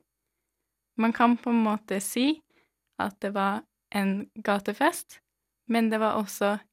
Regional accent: Trondheim, Trøndelag, Norway; og jeg kommer fra Trondheim.

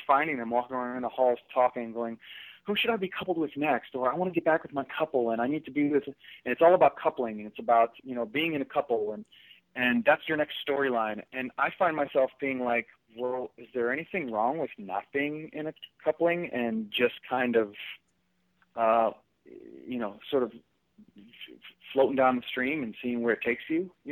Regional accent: Texas, United States; accent: southern; My southern accent will come out because

